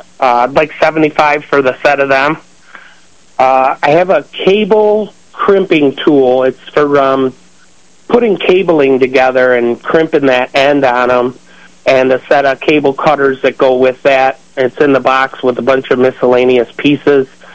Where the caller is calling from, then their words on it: Warsaw, New York, United States; Calling from Warsaw.